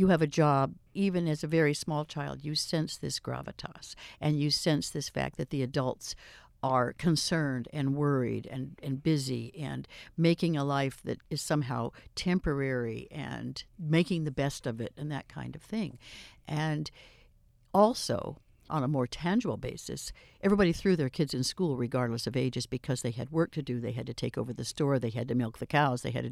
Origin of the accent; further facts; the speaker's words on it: Ferndale, California, United States; I was born in Humboldt County. I was born in Ferndale. I was born in Eureka, but living in Ferndale. So I didn't come here later.